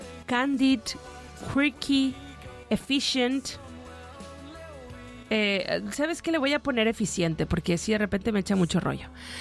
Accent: Baja California Sur, Mexico; ahora soy una historiadora de mi terruño sudcaliforniano.

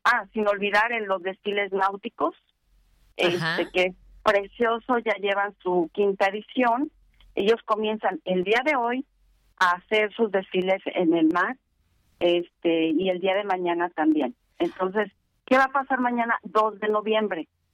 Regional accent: Mexico; Se nos está olvidando lo principal, que somos mexicanos en esta esquinita del país.

